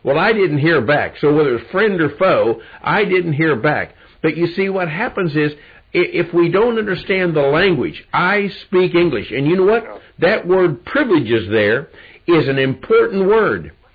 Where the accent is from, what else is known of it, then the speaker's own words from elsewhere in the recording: the North, United States; born there; now in Arkansas, United States; I was born in the North, and if I've heard one time, not recently, believe it or not recently, but when I came to Arkansas